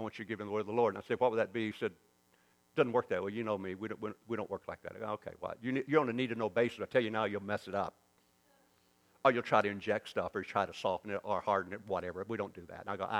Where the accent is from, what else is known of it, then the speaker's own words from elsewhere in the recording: Arkansas, United States; But that, to me, I'm from Arkansas.